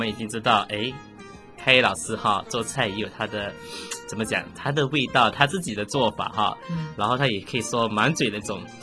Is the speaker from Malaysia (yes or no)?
yes; Malaysia; 大家都知道我是马来西亚人哈